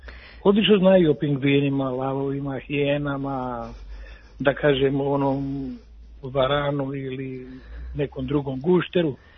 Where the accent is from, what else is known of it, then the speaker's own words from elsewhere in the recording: Kraljevo, Šumadija and Western Serbia, Serbia; now in Tara, Serbia; Iz Kraljeva sam.